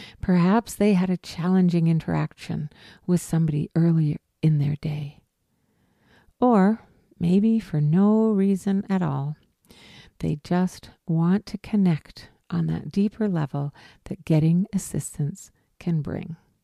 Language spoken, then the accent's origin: English; Canada; I'm a Canadian. We say Z.